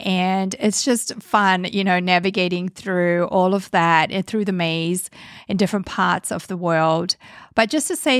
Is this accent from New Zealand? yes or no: yes; New Zealand; I come from New Zealand and I was living in New Zealand at that time when I went over to Barcelona, Spain to work and live.